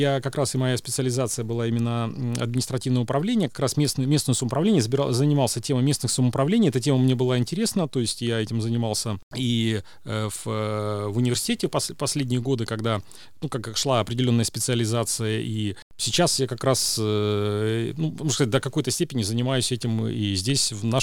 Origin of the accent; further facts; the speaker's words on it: Narva, Ida-Viru County, Estonia; Да, нет, я родился, вырос в Нарве. Я учился и в Нарве, и потом достаточно долго учился в Таллине.